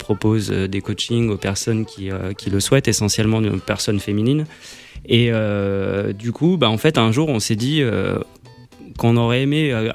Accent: Spain; Elle est congolaise, moi je suis espagnol.

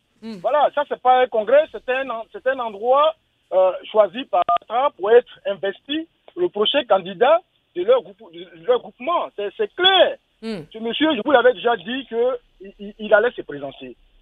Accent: Côte d’Ivoire; Je suis un Ivoirien, j'ai suivi, j'ai vu une fête

